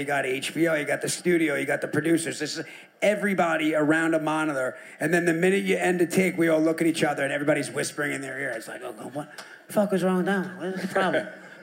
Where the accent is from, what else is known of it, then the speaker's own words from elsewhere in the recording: New York, United States; He's from Long Island. We're all from New York.